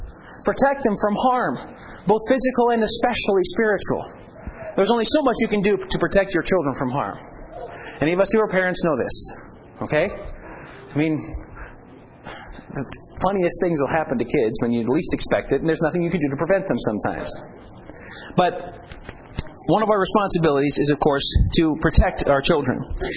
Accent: Montana, United States; Okay, yes, we're from Montana.

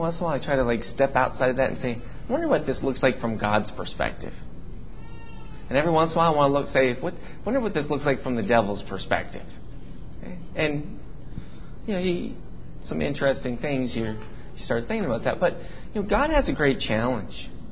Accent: Bozeman, Montana, United States; When I was a kid, I grew up in Bozeman

